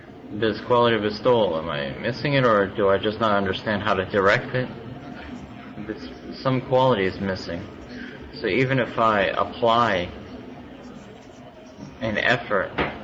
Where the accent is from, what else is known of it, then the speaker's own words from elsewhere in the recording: Moscow, Russia; from Moscow.